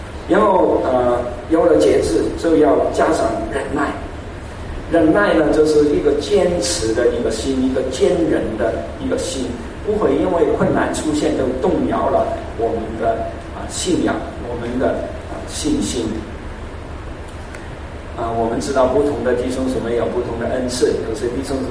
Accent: Hong Kong; 我从香港来的

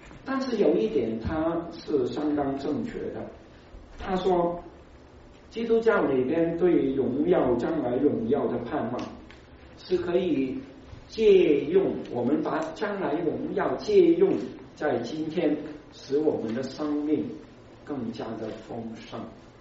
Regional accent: China; 我们中国人就知道了

